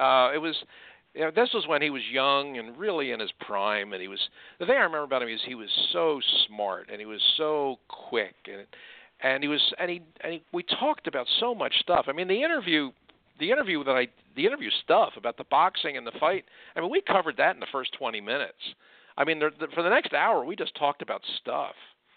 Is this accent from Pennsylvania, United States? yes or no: yes; Philadelphia, Pennsylvania, United States; "Well, you know, I'm from Philly and I was rooting for the home team."